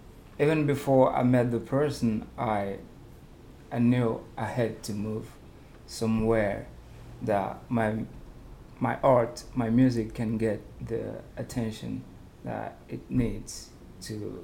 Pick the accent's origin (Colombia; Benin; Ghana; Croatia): Benin; English is a second language; I grew up in Benin. Benin is like a French country. So the main language in my country is French.